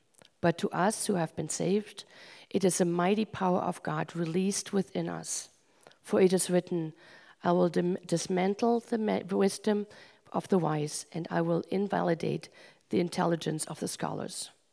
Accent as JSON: {"language": "English", "country": "Germany", "tie": "born or raised there", "said": "I grew up in Germany very quickly. I grew up in a crazy house"}